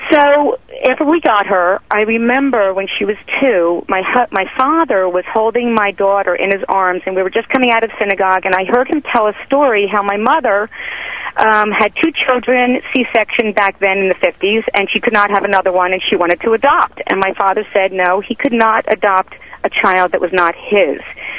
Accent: United States; My husband is from Wales, and I am American, and we adopted a little girl from Guatemala about 8 years ago. And when I told my parents, I'm Jewish

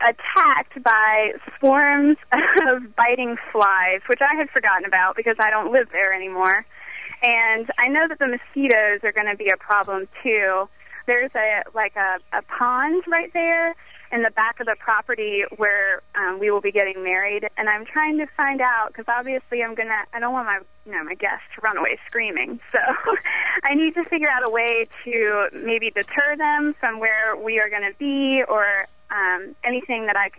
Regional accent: Cambridge, Maryland, United States; I grew up in Cambridge. I'm getting married just outside of there in a town called Hooper's Island.

